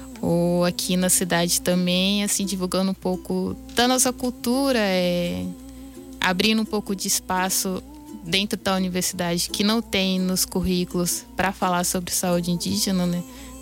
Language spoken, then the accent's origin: Portuguese; São Paulo, Brazil; eu sou de São Paulo, Pancararu de São Paulo.